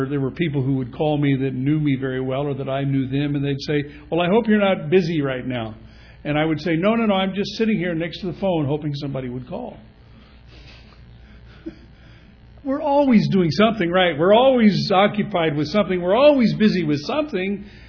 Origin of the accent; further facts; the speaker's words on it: British Columbia, Canada; I said, "Yeah, I'm from Canada."